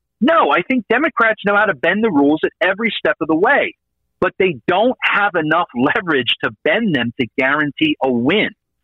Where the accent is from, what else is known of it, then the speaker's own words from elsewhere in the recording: Pennsylvania, United States; that's why I'm glad to be back in my home state, get to see my family out in Delco, get to traverse Pennsylvania